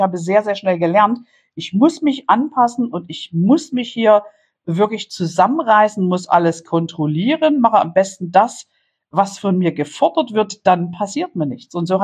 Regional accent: Saxony, Germany; mit einer weiteren Folge meines endlich angekommen Podcasts. Und ja, ich komme aus Sachsen.

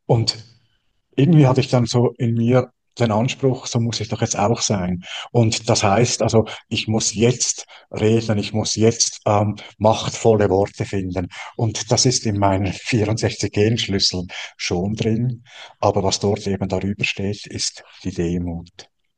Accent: Switzerland; ich bin Schweizer

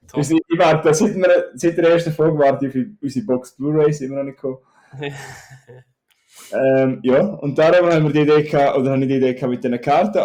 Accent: Thurgau, Switzerland; Wir sind ja Schweizer und Thurgau

